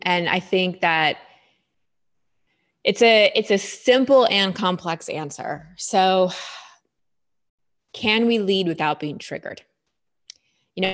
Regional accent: Texas, United States; I live in Texas. I grew up in Texas.

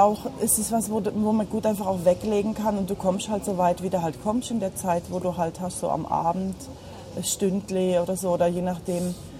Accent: Germany; now in Basel, Switzerland; ich bin 41 Jahre alt, ich wohne in Basel in der Schweiz seit schon 16 Jahren jetzt, bin eigentlich Deutsche und in Basel hängen geblieben

